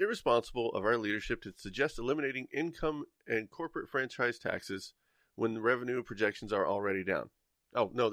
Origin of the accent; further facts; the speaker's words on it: the South, United States; Something as a Southerner, I am glad to see.